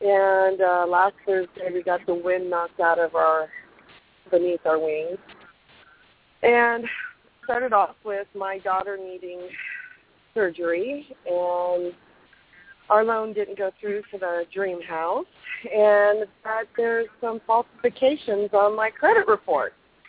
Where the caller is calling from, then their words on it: California, United States; I'm calling from California.